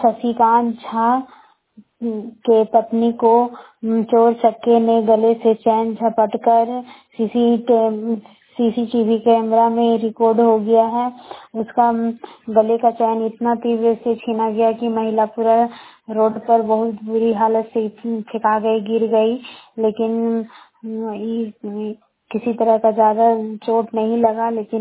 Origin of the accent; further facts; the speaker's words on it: Barkagaon, Jharkhand, India; बड़कागांव प्रखंड की रहने वाली हूँ।